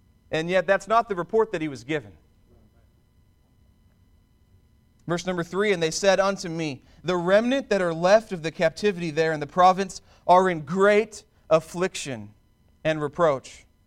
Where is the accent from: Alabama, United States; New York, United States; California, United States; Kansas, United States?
Kansas, United States; Wichita; I grew up in Wichita, Kansas, and I have a buddy up there.